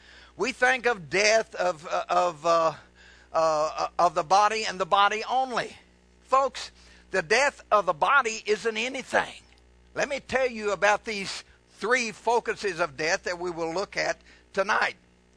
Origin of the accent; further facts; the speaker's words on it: Kentucky, United States; I'm from Kentucky, folks. I do the best I can with it.